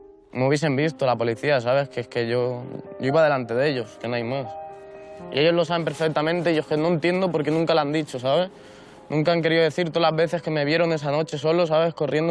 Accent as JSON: {"language": "Spanish", "town": "Lleida", "region": "Catalonia", "country": "Spain", "said": "Tengo 20 años, soy de Lleida."}